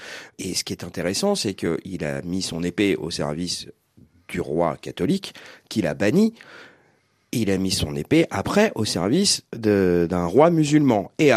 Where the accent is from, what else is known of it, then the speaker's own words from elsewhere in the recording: Spain; French is a second language; Moi-même, je suis espagnol aussi